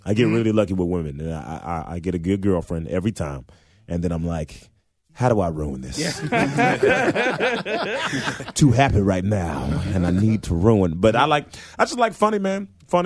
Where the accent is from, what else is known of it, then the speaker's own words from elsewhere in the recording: Memphis, Tennessee, United States; also born or lived in Portland, Oregon; But, no, I was born in Portland, Oregon. And I grew up in Memphis, Tennessee, where they grow black people.